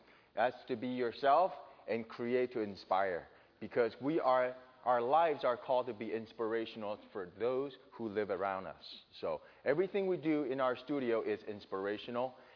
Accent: Taiwan; English is a second language; And growing up in Taiwan was very precious

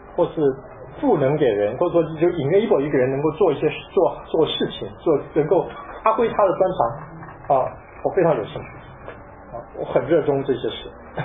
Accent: Taiwan; now in United States; 我从小在台湾长大，那我是外省人，就叫外省人，因为我大部分同学都是本省人啊。那我就不会讲这个，那个时候还不会讲台湾话、闽南话

